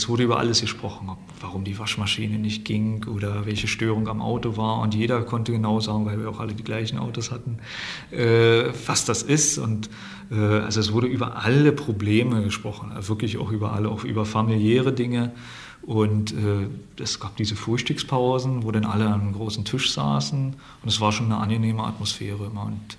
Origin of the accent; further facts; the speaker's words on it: Germany; Und das war eben im Sozialismus bei uns in der DDR damals so eine Sache, dass man wirklich demotiviert wurde, auch als einfacher Instandhaltungsmechaniker.